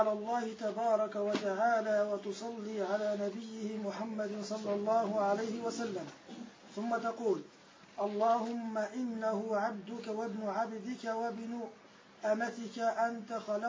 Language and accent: Arabic; Libya; لكن في المقابر يعني الموجودة عندنا في ليبيا